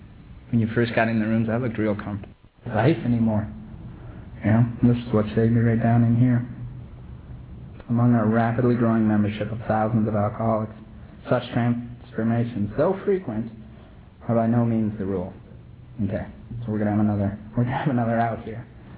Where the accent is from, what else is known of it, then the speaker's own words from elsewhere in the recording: Minnesota, United States; I'm from Minnesota.